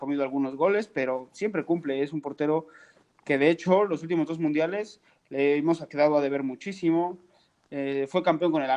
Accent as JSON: {"language": "Spanish", "region": "Puebla", "country": "Mexico", "said": "yo que soy de Puebla, sé de personas que lo conocieron"}